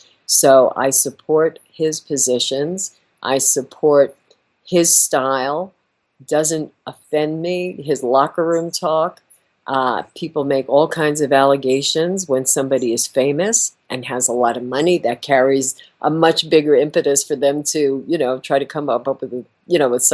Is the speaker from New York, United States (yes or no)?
yes; New York, United States; And, you know, I'm from New York.